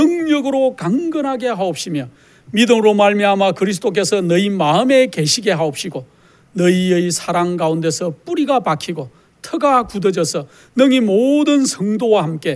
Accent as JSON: {"language": "Korean", "country": "South Korea", "lives_now": "United States", "said": "저도 한국 사람이죠. 미국에 와서 살고 있지만은 저는 한국 사람이고 한국 사람의 성향을 저도 그대로 유지하고 있는 그러한 사람인 것 같습니다."}